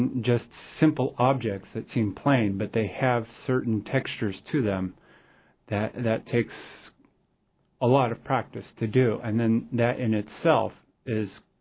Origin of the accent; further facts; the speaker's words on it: Juneau, Alaska, United States; I grew up in Juneau and spent summers in Sitka and spent quite of my time outdoors as a kid and just general observations.